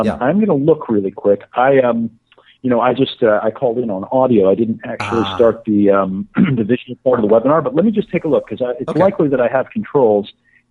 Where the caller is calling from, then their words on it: San Francisco, California, United States; Right now, I'm calling in from San Francisco, California, Silicon Valley.